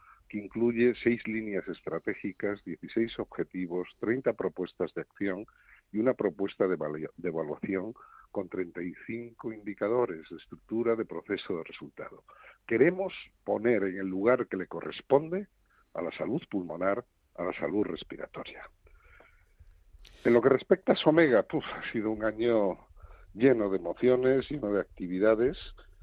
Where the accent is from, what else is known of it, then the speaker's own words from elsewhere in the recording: Trives, Galicia, Spain; tuve el honor de que fuese precisamente en mi pueblo, en Trives, en el mes de agosto.